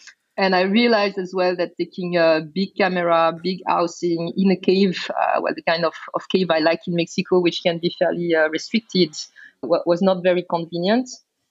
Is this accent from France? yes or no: yes; France; So originally I'm from France, which is where I started diving when I was about 14 years old.